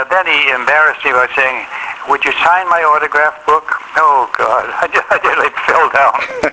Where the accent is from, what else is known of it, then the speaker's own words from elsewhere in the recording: North East England, United Kingdom; And I'm a Geordie too.